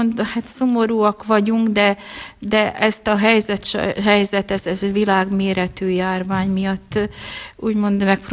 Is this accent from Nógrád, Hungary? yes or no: yes; Rimóc, Nógrád, Hungary; moved away; Én eredetileg Rimócról jöttem ide, de már 43 éve